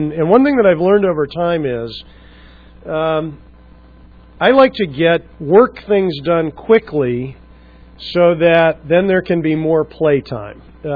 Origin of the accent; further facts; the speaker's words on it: Wheaton, Illinois, United States; I grew up in Wheaton, Illinois, where there's a lot of Christian ministry going on.